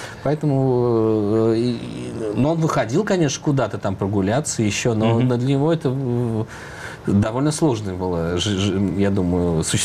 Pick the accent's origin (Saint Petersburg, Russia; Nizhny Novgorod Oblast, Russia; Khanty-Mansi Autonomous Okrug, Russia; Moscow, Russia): Moscow, Russia; Я родился в Москве, вырос в Москве.